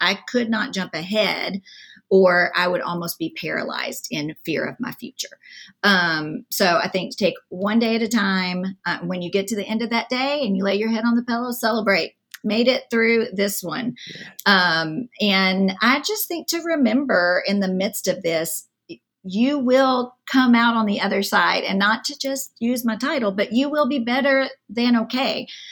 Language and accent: English; the South, United States; accent: Southern; So you don't get my Southern accent.